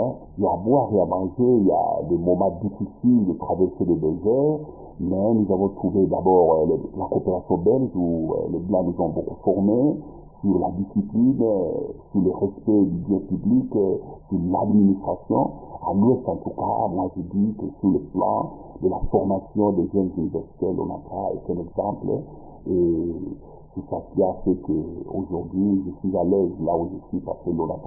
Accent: Kinshasa, DR Congo; also born or lived in Bandundu; Je venais à Kinshasa 2 ans, je crois, pour la première fois. Je suis né au Bandundu, je ne suis pas un Mouta, mais j'ai arrivé ici à 2 ans

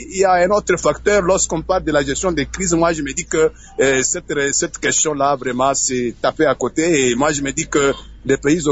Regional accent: DR Congo; ici, chez nous, en RDC

